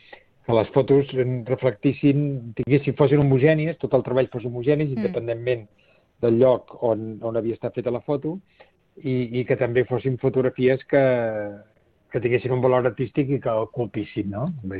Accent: Torroella de Montgrí, Catalonia, Spain; jo sóc nascut a Torroella de Montgrí, per tant, sóc de la Costa Brava

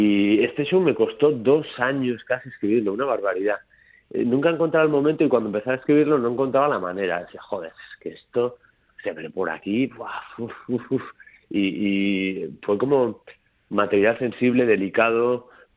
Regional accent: San Sebastián, Basque Country, Spain; also born or lived in Barcelona; Yo me vine a Donosti, de donde soy, aquí al lado, hace 15 años, 14 años, perdón.

